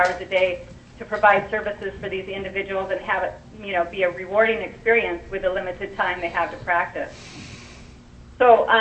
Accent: Chugiak, Alaska, United States; I'm from Chudiak, Alaska.

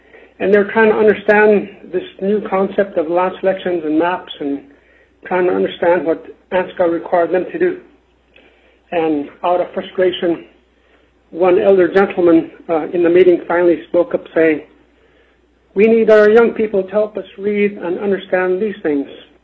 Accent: Hooper Bay, Alaska, United States; now in Bethel, United States; I am Yupik Eskimo from Hooper Bay, where I was born and grew up.

